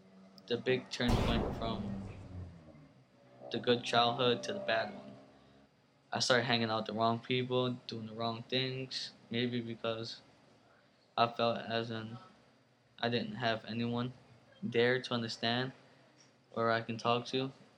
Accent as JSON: {"language": "English", "town": "Guayama", "country": "Puerto Rico", "lives_now": "Philadelphia, United States", "said": "I go to Philadelphia Military Academy at Overson. I'm a senior. I'm from Guayama, Puerto Rico, and I'm 18 years old."}